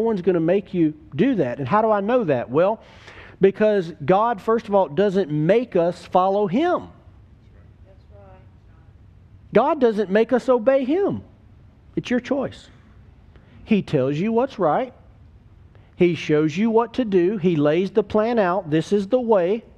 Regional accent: United States; I mean, I'm just American all the way, you know.

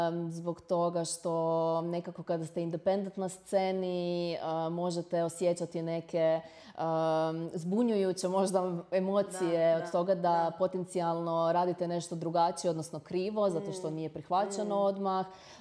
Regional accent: Đurđevac, Koprivnica-Križevci County, Croatia; now in Zagreb, Croatia; preselila sam se iz Đurđevca, mjesto gdje sam zapravo bila pola svog života, u Zagreb

